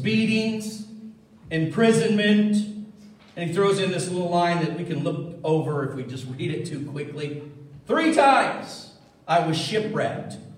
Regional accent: Florida, United States; When I grew up down in Florida, I had a couple of buddies that we got into a lot of mischief with.

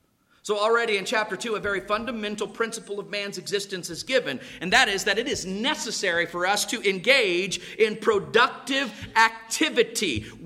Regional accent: Florida, United States; I grew up in Florida and I tell you that there are trees that are not pleasing to the eye.

